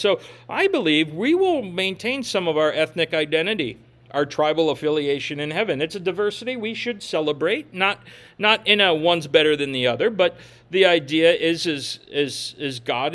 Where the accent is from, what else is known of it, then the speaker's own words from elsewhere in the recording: Minnesota, United States; So I'm from Minnesota.